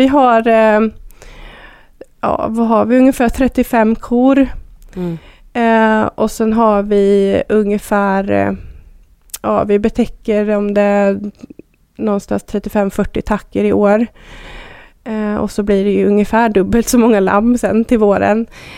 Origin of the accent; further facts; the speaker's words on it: Resarö, Stockholm County, Sweden; also born or lived in Dalarna; Jag är född och uppvuxen i Roslagen i Stockholms skärgård på en ö som heter Resarö. Men har mina rötter och min släkt och sådär i Dalarna. Så att jag hamnade där direkt efter att jag tog studenten och har väl bott i Dalarna